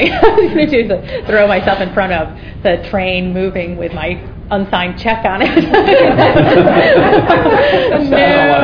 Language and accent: English; Grand Rapids, Michigan, United States; Grand Rapids. So. Okay. Grand Rapids, Michigan.